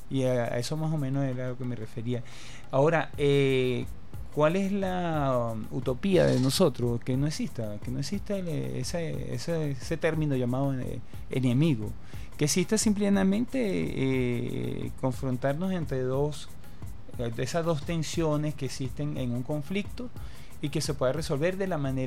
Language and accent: Spanish; Caracas, Capital District, Venezuela; Yo vengo de La Coromoto